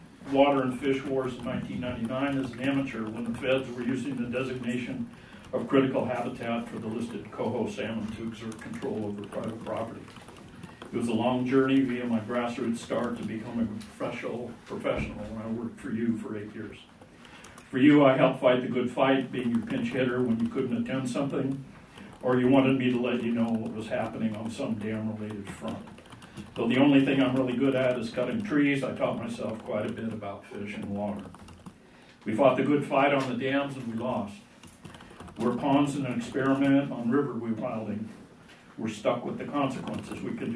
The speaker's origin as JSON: {"language": "English", "region": "California", "country": "United States", "said": "I'm from the Scott Valley."}